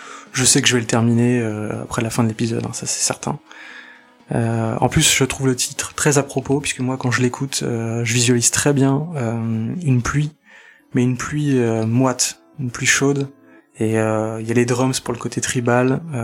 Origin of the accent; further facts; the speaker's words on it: Nantes, Pays de la Loire, France; Je viens de Nantes